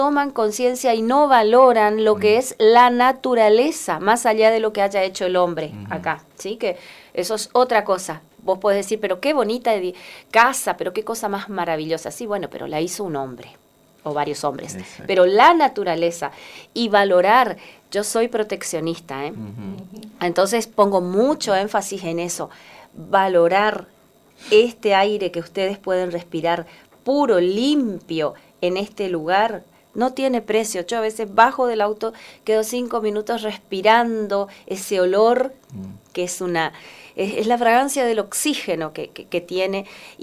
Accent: Mercedes, Corrientes, Argentina; yo soy absolutamente correntina, he elegido vivir en esta provincia. Por supuesto que soy oriunda de Mercedes, soy mercedeña

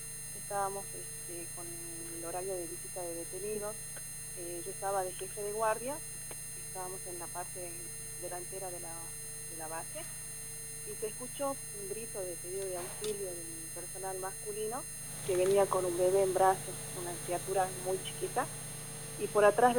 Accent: Salvador Mazza, Salta, Argentina; Soy oriunda de Salvador Maza, Pocitos.

